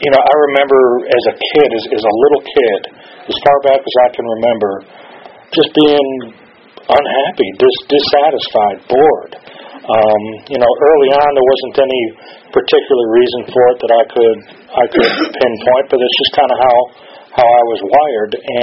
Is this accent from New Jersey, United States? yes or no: no; Chicago, Illinois, United States; I grew up in Chicago.